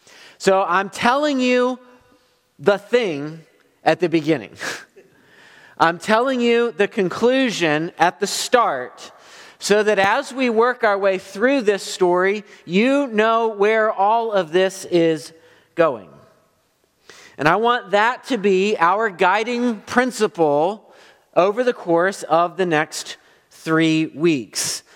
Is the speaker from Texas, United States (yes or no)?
no; Ohio, United States; So where we grew up in Ohio, there was a hospital called Good Samaritan.